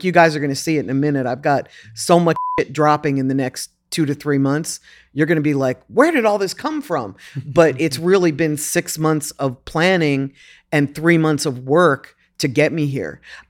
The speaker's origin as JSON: {"language": "English", "town": "Philadelphia", "region": "Pennsylvania", "country": "United States", "said": "I'm from Philly. I'm really going to get nailed to the cross."}